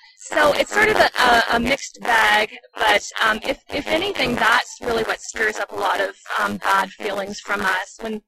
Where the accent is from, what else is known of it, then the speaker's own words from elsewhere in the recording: Canada; not because of me personally, but just as a Canadian taxpayer.